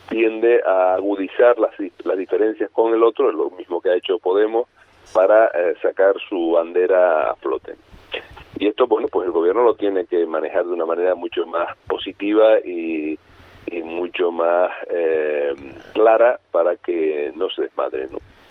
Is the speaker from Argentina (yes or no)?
no; Canary Islands, Spain